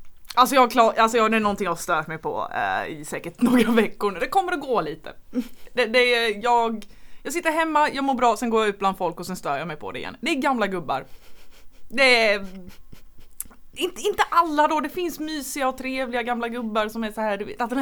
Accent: Gothenburg, Västra Götaland County, Sweden; Jag är uppvuxen i Göteborg.

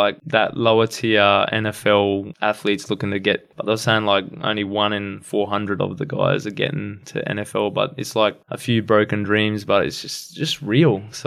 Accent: Cairns, Queensland, Australia; Just growing up in Cairns, he was an icon for Australian football, and yeah, grew up in far north Queensland

